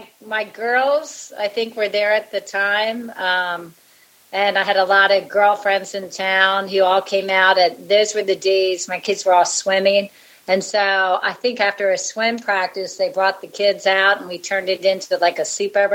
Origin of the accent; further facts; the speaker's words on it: Jacksonville, Florida, United States; it starts in Jacksonville, my hometown, which is cool.